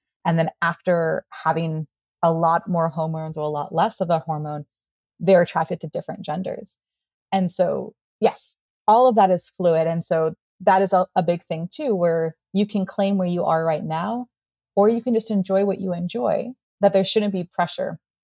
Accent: New York, United States; No, I'm from New York.

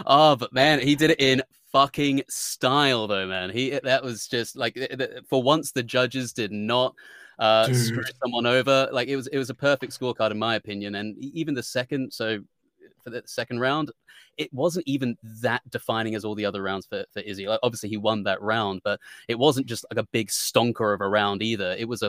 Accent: Australia; We're Australian, and you know, we're on this side of things.

